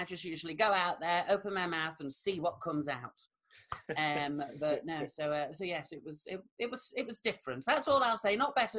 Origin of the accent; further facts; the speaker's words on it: Rotherham, Yorkshire and the Humber, United Kingdom; I had lots of people from my hometown of Rotherham get in touch